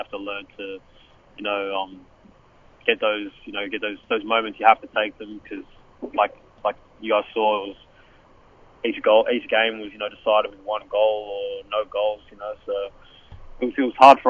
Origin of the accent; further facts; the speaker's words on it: Tuggeranong, Australian Capital Territory, Australia; And he's actually from the same area I'm from, which is Tuggeranong.